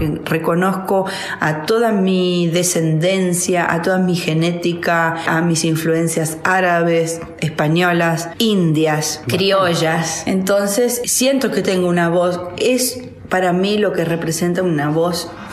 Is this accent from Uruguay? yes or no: no; Buenos Aires Province, Argentina; cantora, tocadora de guitarra de la provincia de Buenos Aires. Bueno, nací en Capital Federal, pero me crié en el Gran Buenos Aires.